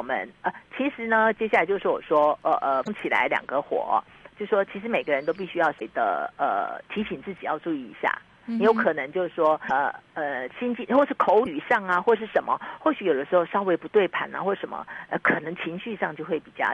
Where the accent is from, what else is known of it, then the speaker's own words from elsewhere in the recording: China; 这是我们中国人的。